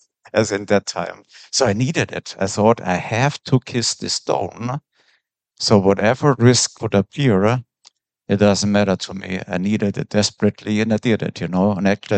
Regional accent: Bavaria, Germany; English is a second language; also born or lived in Ireland; I'm born and raised in Bavaria, countryside, farming, no English.

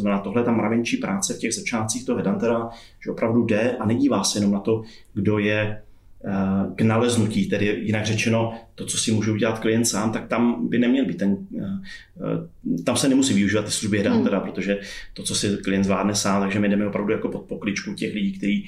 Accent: Brno, South Moravian Region, Czechia; S tím, že jsme vlastně Brňáci, posledních 10 let fungujeme v Brně

